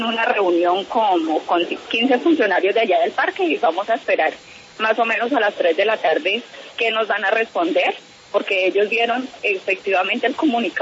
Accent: Tuluá, Valle del Cauca, Colombia; Yo soy de Tuluá

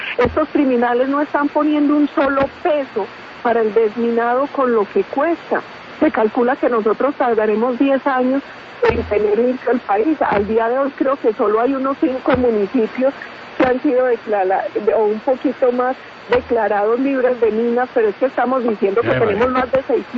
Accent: Antioquia, Colombia; Yo soy paisa, yo vivo en Antioquia.

